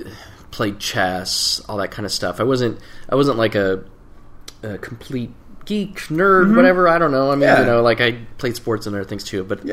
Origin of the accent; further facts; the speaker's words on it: Morton, Illinois, United States; also born or lived in Kansas City; Grew up in a little town from like age five on. Grew up in a little town in Peoria called Morton, Illinois.